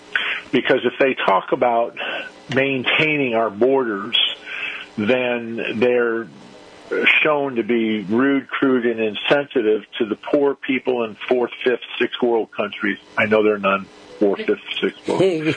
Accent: Arizona, United States; now in Texas, United States; Arizona was my home state. I just moved to Texas.

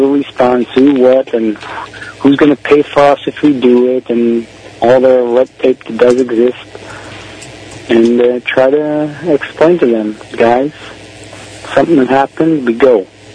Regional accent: United States; and I say, as an American, it's important to give back.

